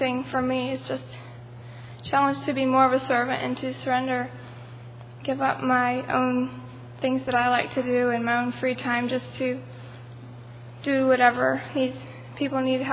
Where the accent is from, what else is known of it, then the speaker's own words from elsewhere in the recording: Hillsboro, Wisconsin, United States; I'm from Hillsboro, Wisconsin.